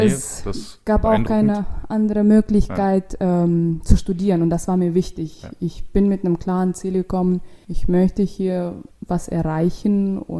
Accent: Russia; accent: Russian; German is a second language; Und wegen meinem Akzent dachten halt die Leute, dass ich halt dieses R, fränkisches R, also bayerisches R, ich so, nee, das ist das Russische.

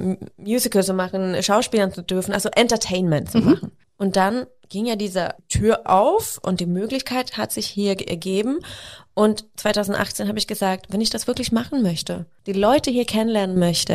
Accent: Sweden; also born or lived in Vienna, Austria; Ich bin in Schweden geboren, aufgewachsen, habe meine ganze Kindheit da verbracht, außer 2 Jahre in Wien.

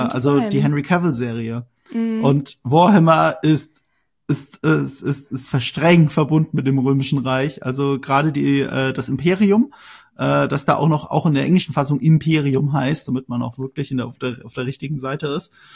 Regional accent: Rhineland-Palatinate, Germany; Also ich bin halt aus Rheinland-Pfalz.

